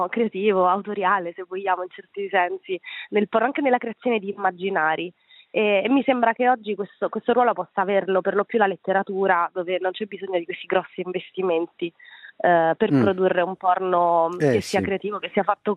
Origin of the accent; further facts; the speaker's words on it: Calabria, Italy; sono cresciuta nella Calabria degli anni 90, ero una ragazzina